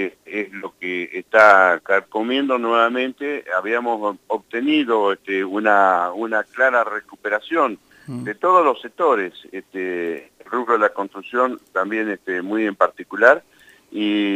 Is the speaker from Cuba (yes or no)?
no; La Pampa, Argentina; lo podamos tener nosotros como pampeanos, como argentinos